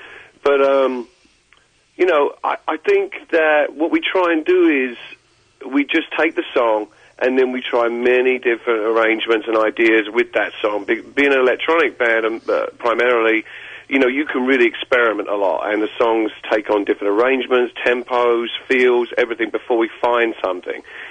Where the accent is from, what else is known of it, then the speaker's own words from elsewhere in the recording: East of England, United Kingdom; See, I'm English, and I'm, like, from Essex in England